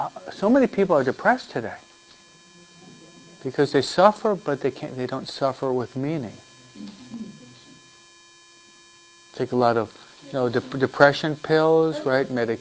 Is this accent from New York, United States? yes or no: no; Detroit, Michigan, United States; born there; From where I was born in Detroit, no?